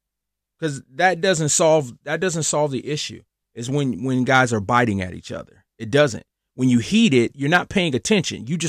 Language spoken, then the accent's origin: English; Cleveland, Ohio, United States; You know, when I grew up back in Cleveland, Ohio, off the streets of Harvard Avenue